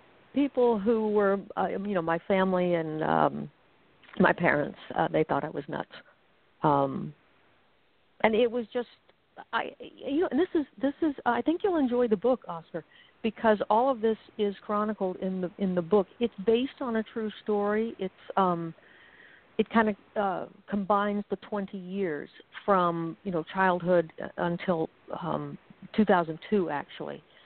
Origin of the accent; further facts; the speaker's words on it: Florida, United States; You know, I grew up in Florida, so that's huge, football.